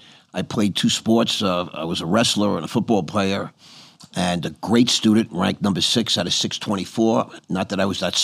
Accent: New York, United States; I grew up on Long Island in an upper middle class area.

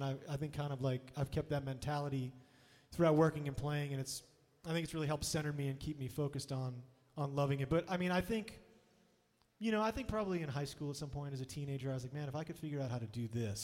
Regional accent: Andover, Massachusetts, United States; also born or lived in Lawrence, United States; I was born in a city called Lawrence and grew up mostly in Andover.

